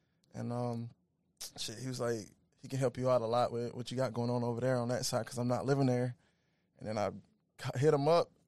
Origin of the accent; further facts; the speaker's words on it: Macon, Georgia, United States; moved away; also born or lived in Oakland; I'm originally from Macon, Georgia. Born and raised there, and just there most of my life down south. In 2012, went to Oakland